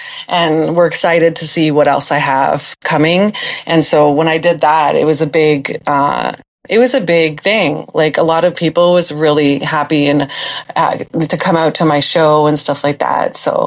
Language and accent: English; Toronto, Ontario, Canada; I'm an urban girl. Like, I was born in Toronto. I was living in my grandma's house in Etobicoke. So I'm a city girl.